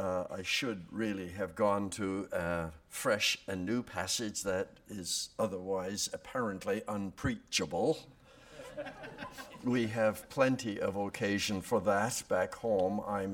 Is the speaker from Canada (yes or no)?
yes; Canada; We are Canadian, so we can do this.